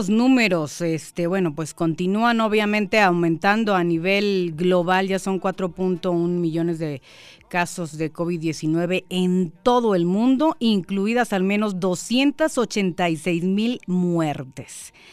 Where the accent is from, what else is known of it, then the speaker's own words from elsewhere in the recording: Monterrey, Nuevo León, Mexico; son también de ahí, de mi tierra linda y querida, de donde es el Cerro de la Silla